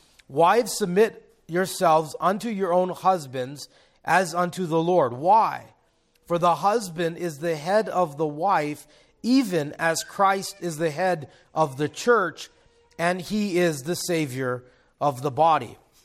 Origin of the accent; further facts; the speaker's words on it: Hawaii, United States; I grew up in Hawaii. I'm just going to say it.